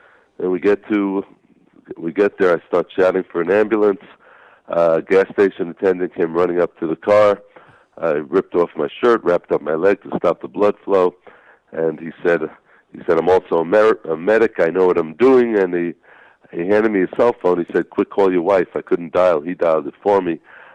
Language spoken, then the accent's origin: English; Brooklyn, New York, United States; now in Israel; I originally am from the United States. I grew up in the United States. And I grew up in a place called Brooklyn that you may have heard of.